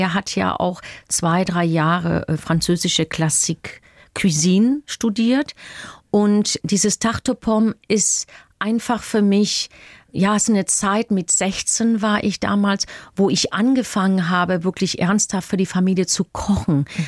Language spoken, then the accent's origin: German; Spain; born there; first language English/Spanish; German is a second language; Ja, das ist meine Muttersprache. Also Englisch und Spanisch, beide. Ich bin ja in Spanien geboren.